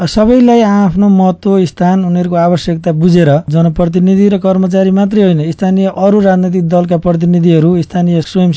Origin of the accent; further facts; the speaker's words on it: Aandhikhola, Gandaki Province, Nepal; मेरो मौलिक गाउँ जहाँ म जन्मे हुर्केको स्याङ्जा जिल्लाको आँधीखोला गाउँपालिका, हालको पहिलेको चिलाउनेवास गाउँपालिका, गाउँ विकास समिति